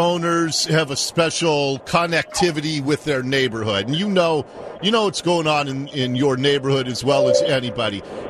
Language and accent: English; Seattle, Washington, United States; I was born and raised in Ballard, and I've watched what has happened with a very heavy heart.